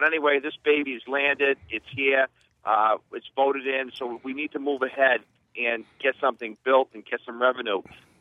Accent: Worcester, Massachusetts, United States; Yes, I'm from the Worcester area.

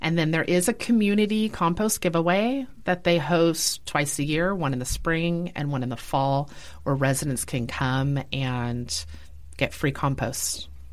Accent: California, United States; I was born and raised here in San Luis Obispo County. So I feel like growing up here, spending a lot of time in the outdoors, I have that appreciation of our open space

